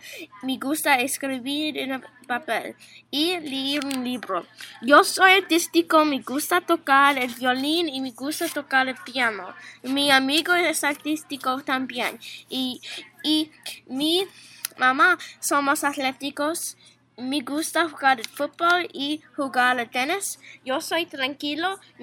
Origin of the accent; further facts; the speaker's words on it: Atlanta, Georgia, United States; Spanish is a second language; Yo soy de Atlanta